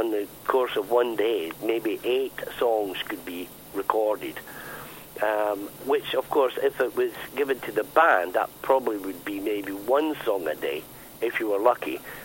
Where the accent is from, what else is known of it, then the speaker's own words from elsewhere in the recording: Scotland, United Kingdom; we come from Scotland